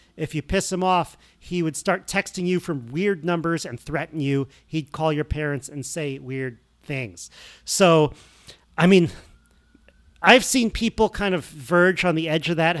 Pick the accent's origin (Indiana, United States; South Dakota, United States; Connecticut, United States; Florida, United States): Connecticut, United States; It's, I assume, very similar to where we grew up in Connecticut.